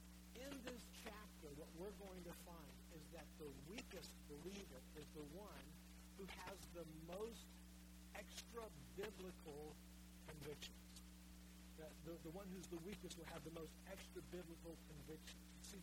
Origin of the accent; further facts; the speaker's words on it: Miami, Florida, United States; And I grew up in Miami, Florida, so going to a very conservative college in Kentucky was a real different experience for me.